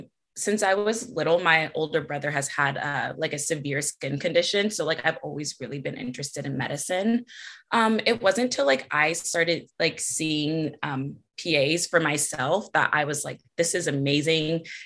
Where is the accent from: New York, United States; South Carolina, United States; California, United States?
California, United States; I'm from California, and the reality, most of the schools I wanted to apply to were in California